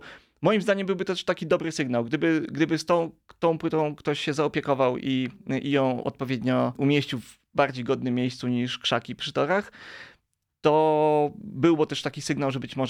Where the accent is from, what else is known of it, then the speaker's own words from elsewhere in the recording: Lubin, Lower Silesian Voivodeship, Poland; Ja pochodzę z Lubina. W Lubinie koło Legnicy nie zachował się żaden cmentarz